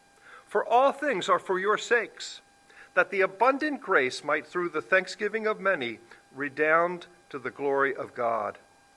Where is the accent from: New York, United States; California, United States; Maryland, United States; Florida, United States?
Maryland, United States; Baltimore; I was 5 years old, and we moved to a new home in Baltimore City. I grew up in Baltimore.